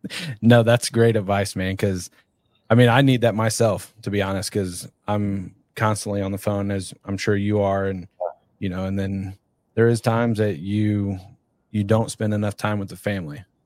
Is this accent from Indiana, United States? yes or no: yes; Indianapolis, Indiana, United States; If you're 2026 Fence Tech is in Indianapolis, my hometown.